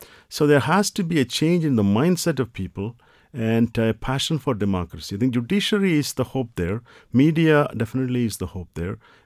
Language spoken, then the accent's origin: English; India; But I am of South Asian origin. I'm originally from India.